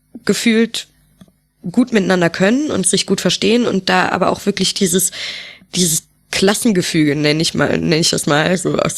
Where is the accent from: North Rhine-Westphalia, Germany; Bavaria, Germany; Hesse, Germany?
North Rhine-Westphalia, Germany; Düsseldorf; Also ich komme ja aus Düsseldorf